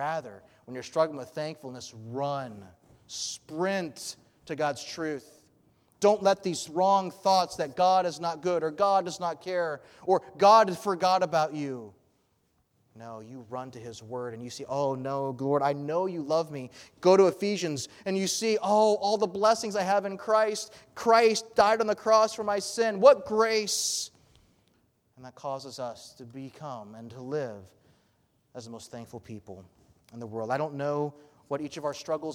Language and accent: English; United States; But if the foundation for my thankfulness was that I'm an American, I'm going to be greatly disappointed.